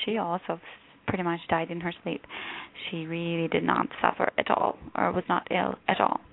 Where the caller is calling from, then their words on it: Illinois, United States; Illinois.